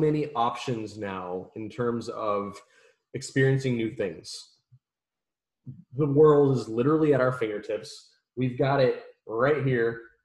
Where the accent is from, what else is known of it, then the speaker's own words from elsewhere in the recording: San Antonio, Texas, United States; Which is my home. I mean, San Antonio is my hometown.